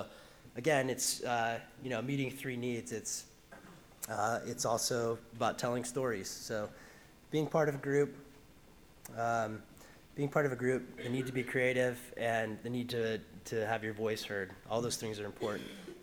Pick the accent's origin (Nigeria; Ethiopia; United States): United States; Boulder, Colorado; It was local to my hometown, which is Boulder, Colorado.